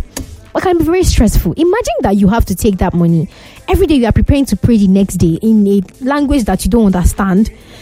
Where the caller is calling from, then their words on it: Ogudu, Lagos, Nigeria; from Ogudu.